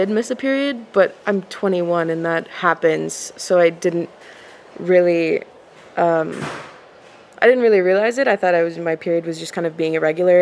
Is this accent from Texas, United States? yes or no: yes; Texas, United States; So, yeah, I grew up in Texas.